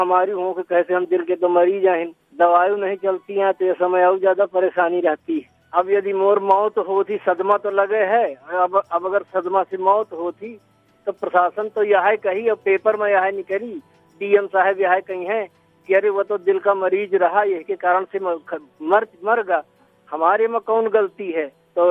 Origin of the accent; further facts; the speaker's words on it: Pauhar, Uttar Pradesh, India; मैं पौहार गांव से हूं, जिला बांदा है उत्तर प्रदेश, तहसील अतर्रा, किसान हूं लगभग 20 बीघा जमीन का